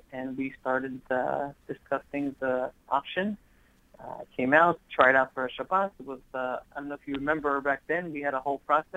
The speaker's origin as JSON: {"language": "English", "town": "Jerusalem", "region": "Jerusalem District", "country": "Israel", "tie": "born or raised there", "said": "I was born in Yerushalayim, in Israel. People always ask me, how do I speak English so well?"}